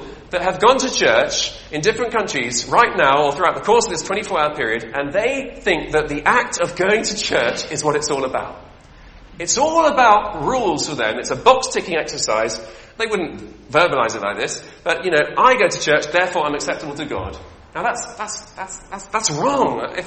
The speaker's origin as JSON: {"language": "English", "country": "United Kingdom", "said": "And I'm speaking as a Brit. Most of us in this room are Brits, aren't we?"}